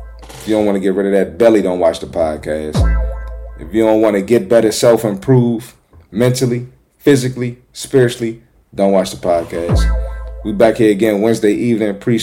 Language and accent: English; Jamaica; I'm Jamaican and I'm offended. Dance hall queens do not look like this.